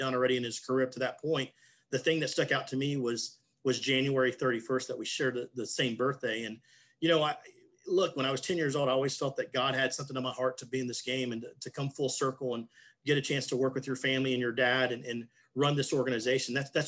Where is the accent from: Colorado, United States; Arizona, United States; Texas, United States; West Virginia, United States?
Texas, United States; Humble; I grew up in Humble, which is about 20 miles north of Houston.